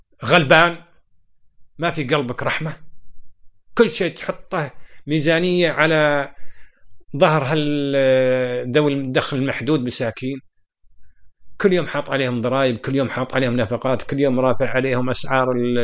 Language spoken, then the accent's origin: Arabic; Kuwait; عندنا في الكويت